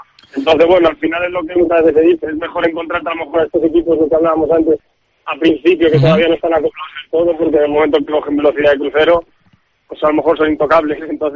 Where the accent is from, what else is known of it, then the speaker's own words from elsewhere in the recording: Madrid, Community of Madrid, Spain; yo soy de Madrid